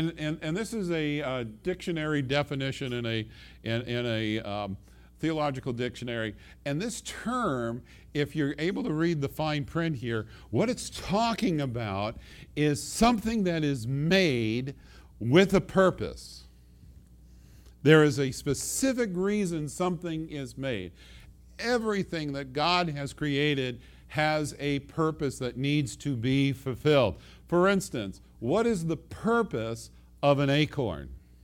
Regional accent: New York, United States; I'm from New York, lawyer from Salt and Light.

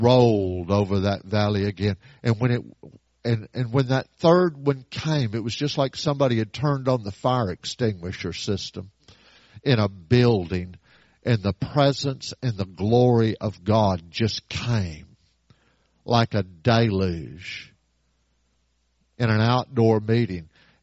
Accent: Tampa, Florida, United States; And we're from Tampa, the lightning capital of the world. I know what thunder sounds like.

